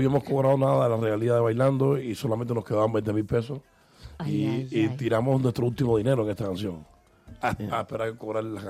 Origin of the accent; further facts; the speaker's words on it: Cuba; moved away; como nosotros salimos de Cuba